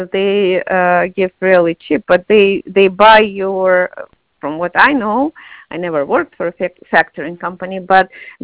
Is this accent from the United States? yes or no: no; Odesa, Odesa Oblast, Ukraine; I'm from Ukraine, but not from Kiev, from Odessa. Different.